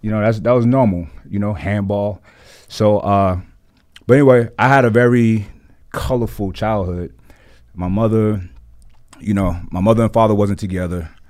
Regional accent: Brooklyn, New York, United States; Yeah, I'm from Brooklyn, New York.

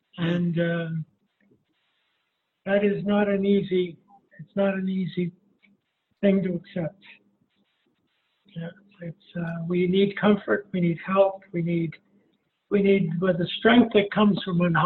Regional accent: Bayonne, New Jersey, United States; I grew up in Bayonne, also in an Italian parish. Holy Rosary in Jersey City, Our Lady of the Assumption in Bayonne.

